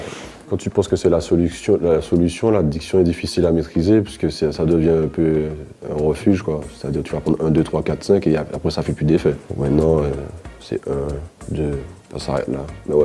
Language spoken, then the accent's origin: French; Martinique, France; On a grandi ensemble en Martinique.